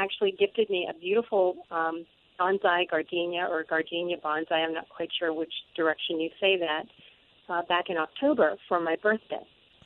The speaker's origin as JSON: {"language": "English", "town": "Sewickley", "region": "Pennsylvania", "country": "United States", "said": "I'm actually from Sewickley, Pennsylvania."}